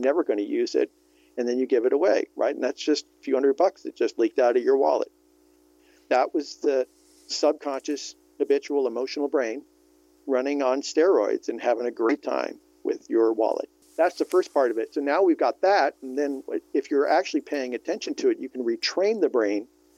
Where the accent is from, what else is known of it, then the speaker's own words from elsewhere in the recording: California, United States; also born or lived in Vermont; Born and raised in California. I did go back east to college at Middlebury College in Vermont, but found my way back to California pretty darn quick.